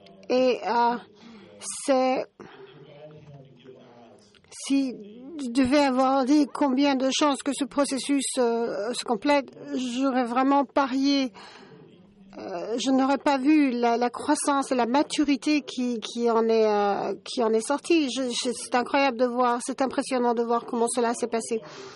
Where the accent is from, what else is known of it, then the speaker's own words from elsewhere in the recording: United States; French is a second language; Chez nous, aux États-Unis, dans les foires, le deuxième prix a toujours les rubans rouges.